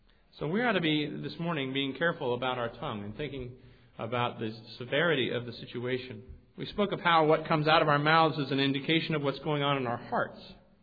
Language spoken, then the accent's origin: English; New York, United States; I grew up in New York and loved to see the snow, so glad to have it back.